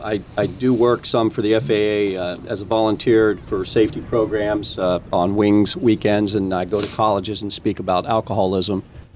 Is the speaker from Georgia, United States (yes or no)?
no; Dayton, Ohio, United States; I grew up in Dayton, Ohio.